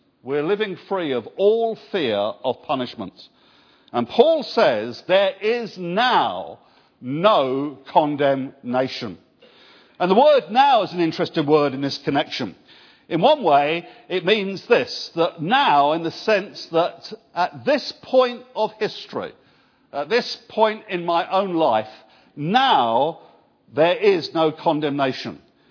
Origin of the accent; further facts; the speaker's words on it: United Kingdom; And being British Christians, we are always very concerned about the pigs.